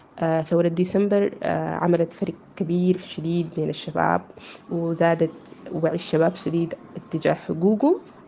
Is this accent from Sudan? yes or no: yes; Sudan; من السودان